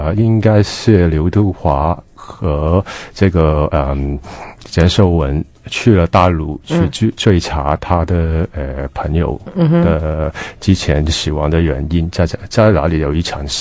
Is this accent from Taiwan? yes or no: no; Wong Tai Sin, Hong Kong; 不过黄大仙是很小的时候住在那里